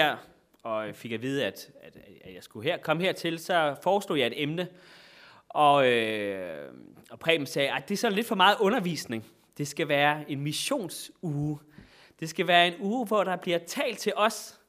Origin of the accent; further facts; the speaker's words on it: Græsted, Capital Region of Denmark, Denmark; also born or lived in Copenhagen; Jeg er selv fra Græsted i Nordsjælland. Har boet i en del år i København, hvor jeg blandt andet har studeret.